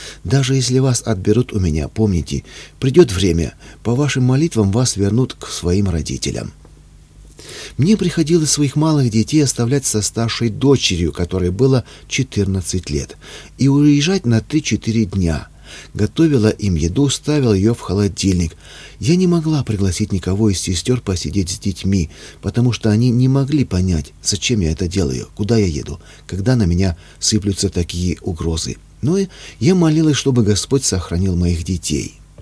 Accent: Moscow, Russia; Когда в лагере узнали, что я из Москвы, из такой дали, приехала к мужу на свидание с 2-месячным ребенком

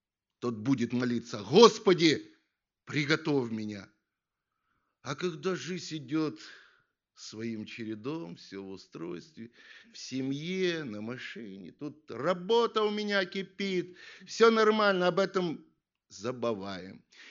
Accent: Bryansk, Bryansk Oblast, Russia; Ну, я сам из Брянска … служитель Брянской церкви.

